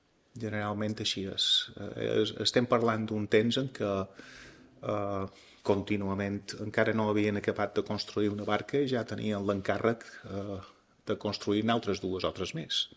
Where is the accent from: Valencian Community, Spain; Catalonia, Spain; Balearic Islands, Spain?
Balearic Islands, Spain; Palma; born there; Vaig néixer a ciutat, a Palma, puntualment en el carrer del Socors, a Tocades Brut, que se'n diu. Un barri que ja aleshores estava bastant degradat. Un barri de gent treballadora